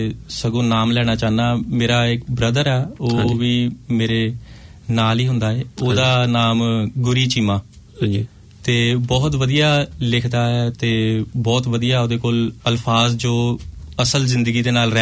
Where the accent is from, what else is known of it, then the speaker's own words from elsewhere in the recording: Amritsar, Punjab, India; now in Chandigarh, India; ਮੈਂ ਵੈਸੇ ਬੇਸਿਕਲੀ ਮੈਂ ਅੰਮ੍ਰਿਤਸਰ ਤੋਂ ਹਾਂ